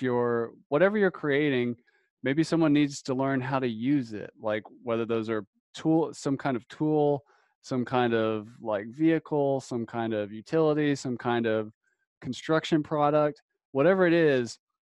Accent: North Carolina, United States; You know, I'm from North Carolina originally.

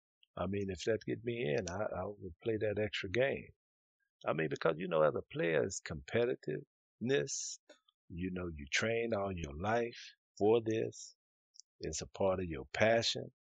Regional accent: Texas, United States; I mean, you know, I'm from Texas, you understand?

